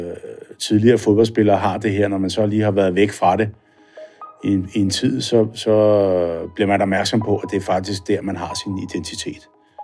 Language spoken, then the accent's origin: Danish; Hvidovre, Capital Region of Denmark, Denmark; Vi kommer fra Hvidovre.